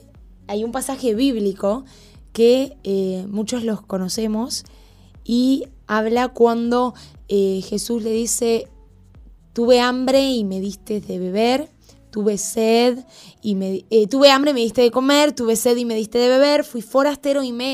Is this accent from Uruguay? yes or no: yes; Uruguay; Había cosas como uruguaya que no lo sabía